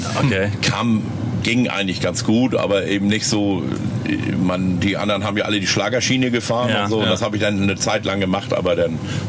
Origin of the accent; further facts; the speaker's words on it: Kiel, Schleswig-Holstein, Germany; born there; Nee, ich bin nicht Hamburger. Ich bin im Kiel geboren.